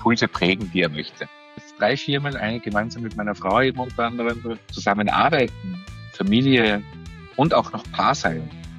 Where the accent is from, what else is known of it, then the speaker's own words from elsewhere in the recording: Salzburg, Austria; born there; ich bin 44 Jahre alt, gebürtiger Salzburger. Ich erzähle immer ganz gern von mir am Anfang, dass ich wahrscheinlich einer der wenigen Erwachsenen in Österreich bin, die in einem Pflegeheim, nämlich in einem Seniorenpflegeheim groß geworden sind.